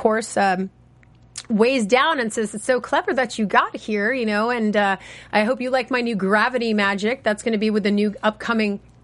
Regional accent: New York, United States; I'm also from New York originally, and I have ADHD

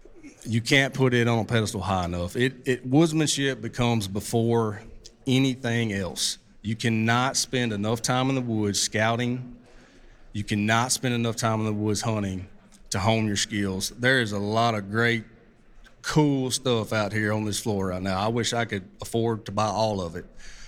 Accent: Southeast, United States; I'm from the Southeast. I hunt 4 or 5 major WMAs I really like to hunt, and then we also hunt a little private ground down there.

